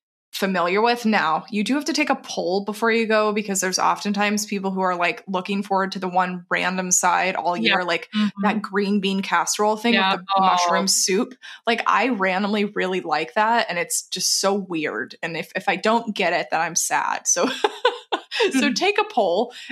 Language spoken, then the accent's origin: English; Texas, United States; I make a Tex-Mex version because I'm from Texas originally and it's so good.